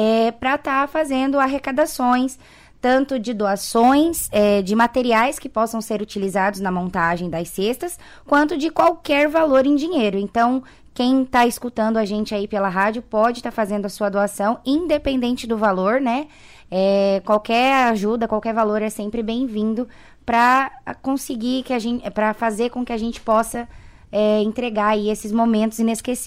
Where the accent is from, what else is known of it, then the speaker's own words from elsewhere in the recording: São Paulo, Brazil; now in Cascavel, Brazil; porque nós somos de São Paulo, e lá em São Paulo é uma coisa muito comum, cesta de café da manhã.